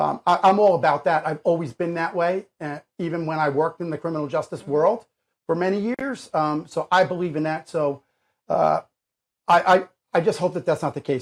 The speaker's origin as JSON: {"language": "English", "region": "New Jersey", "country": "United States", "said": "So if you're a betting man, and I'm from Jersey, you're a betting man"}